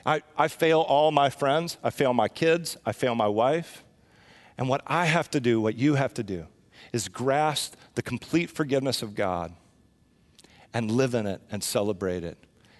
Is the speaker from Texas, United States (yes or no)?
yes; Texas, United States; I'm from Texas.